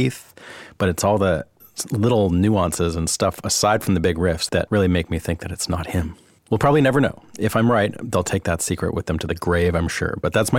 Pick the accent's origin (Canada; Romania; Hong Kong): Canada; now in Nashville, United States; I'm Canadian